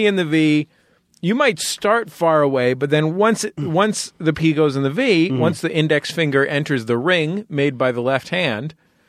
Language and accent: English; San Francisco, California, United States; My personal acceptable temperature range runs from 55 to 70 because I'm from San Francisco.